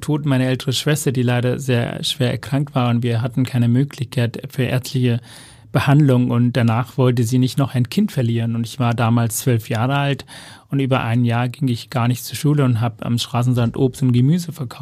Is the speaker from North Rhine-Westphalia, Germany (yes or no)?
no; Hamburg, Germany; wenn Menschen mir die Frage stellen, wo ich herkomme und ich sage, ich komme aus Hamburg.